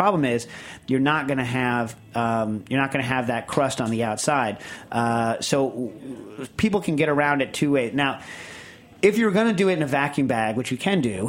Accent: Lisbon, Portugal; from Lisbon, Portugal, and last June I visited Tokyo and Kyoto as part of my honeymoon around the world.

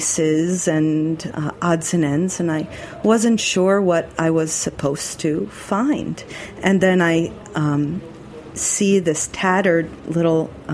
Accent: Queens, New York, United States; born there; now in St. Petersburg, United States; So I now live in St. Petersburg, Florida. I was born in Queens, New York. And I come back and forth every 3 months or so.

